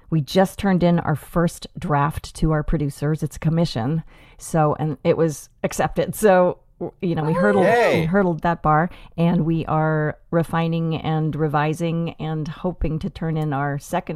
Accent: Boston, Massachusetts, United States; now in Minneapolis, United States; I mean, I grew up in Boston, so I'm not afraid of the cold.

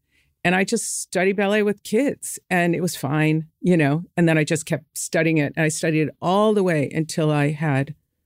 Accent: Chicago, Illinois, United States; I grew up in Chicago.

